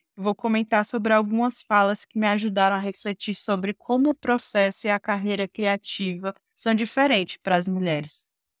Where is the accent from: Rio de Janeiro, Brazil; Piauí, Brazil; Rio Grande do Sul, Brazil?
Piauí, Brazil; now in Pernambuco, Brazil; sou piauiense, radicada em Pernambuco e sou artista